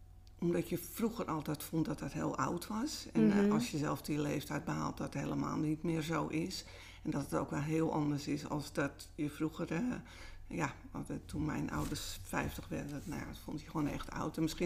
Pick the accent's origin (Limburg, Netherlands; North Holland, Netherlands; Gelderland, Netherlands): North Holland, Netherlands; Amsterdam; Ik ben in Osdorp opgegroeid. Heb daar dus gewoon echt mijn hele jeugd doorgebracht. En later had dat best wel een slechte naam. Maar dat was zeker een tijd dat ik opgroeide helemaal gewoon niet zo. Het was eigenlijk echt een dorpachtig gebeuren. Maar wel behorende bij Amsterdam.